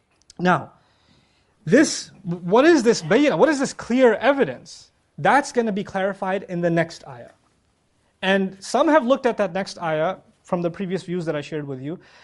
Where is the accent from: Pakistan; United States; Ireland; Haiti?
Pakistan; You know, I come from Pakistan.